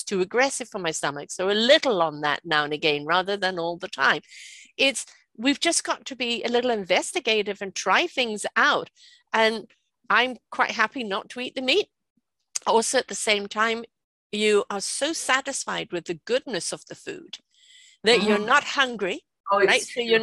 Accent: United Kingdom; You know, I'm British. My kids were brought up on shepherd's pie.

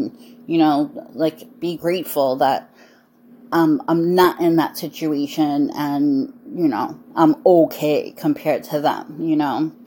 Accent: United States; I was born and raised in America. Like, this is the life I know.

